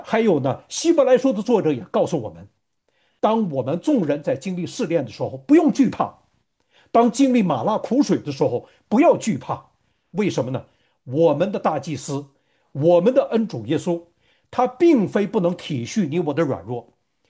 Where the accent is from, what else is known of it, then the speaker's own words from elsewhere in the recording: Northeast China, China; 而且呢，我们都是来自于东北。